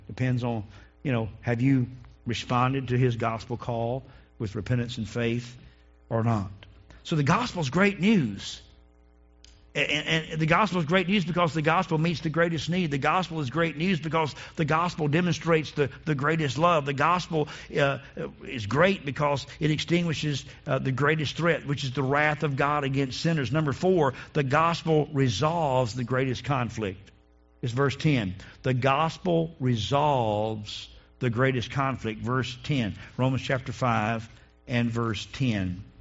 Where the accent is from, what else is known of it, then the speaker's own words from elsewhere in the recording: North Carolina, United States; I said, well, man, I grew up with this in North Carolina.